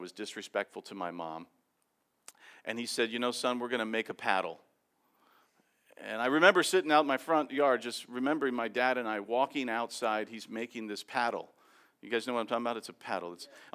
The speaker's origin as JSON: {"language": "English", "town": "North Miami Beach", "region": "Florida", "country": "United States", "tie": "born or raised there", "said": "I grew up in a neighborhood in Miami that was about, it's North Miami Beach."}